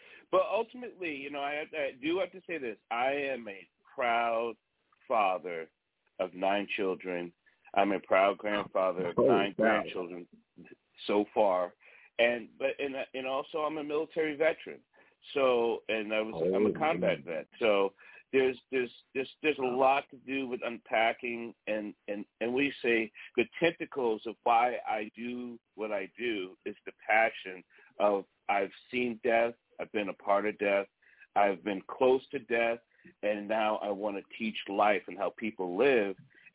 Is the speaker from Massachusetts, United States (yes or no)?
no; Bronx, New York, United States; now in Maryland, United States; I'm originally a New Yorker. I'm always going to be a Bronx kid.